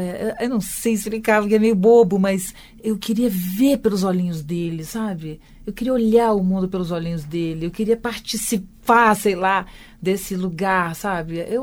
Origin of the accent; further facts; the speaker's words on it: Espírito Santo, Brazil; Eu sou capixaba